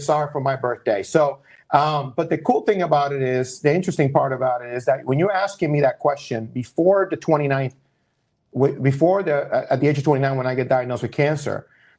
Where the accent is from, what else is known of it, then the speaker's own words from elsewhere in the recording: Puerto Rico; I'm from Puerto Rico, most people know. That's why we have the Caribbean connection.